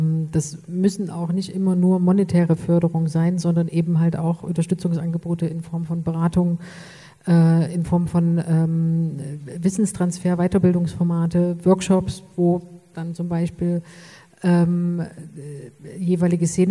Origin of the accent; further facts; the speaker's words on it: Leipzig, Saxony, Germany; Ich bin Leipzigerin